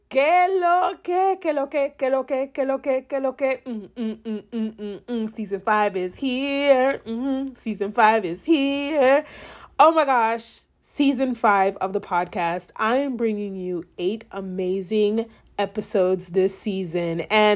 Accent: United States; born there; English is a second language; I was born in America, you know, and I tell this to everybody, but English is literally my second language and they don't get it.

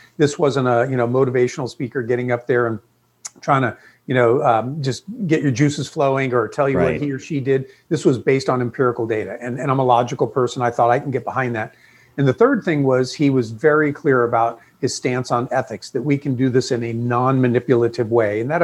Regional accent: Honolulu, Hawaii, United States; born there; now in Florida, US… no; I was born in Honolulu, Hawaii. My father was serving in the Marines during Vietnam. And then we moved back to New York, where they were originally from, my parents.

